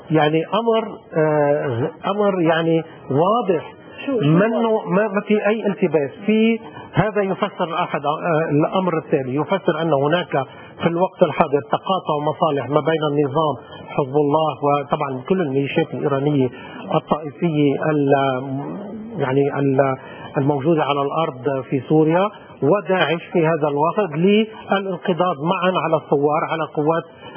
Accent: Lebanon; لا يحق ولا نرضى نحن كمواطنين لبنانيين

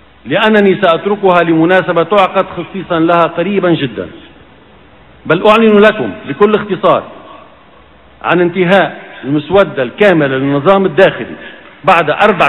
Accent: Lebanon; وإذا كان لنا كلبنانيين تجربة مرة ومؤلمة مع السلاح الفلسطيني في السبعينات

